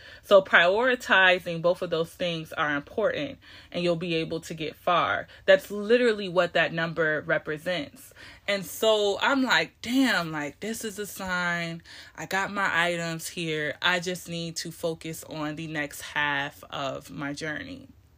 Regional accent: Rochester, New York, United States; thinking about my childhood experiences growing up in Rochester

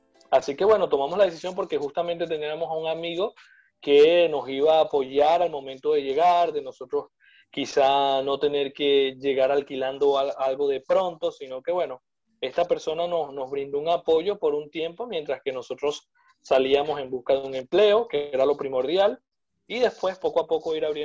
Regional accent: Barcelona, Anzoátegui, Venezuela; moved away as an adult; yo soy del oriente del país, he estado en Suátegui, específicamente de la ciudad de Barcelona, donde viví toda mi vida hasta la edad de 25 años, donde, bueno, decidí, como muchos de mis compatriotas, salir del país por la situación, pues, económica

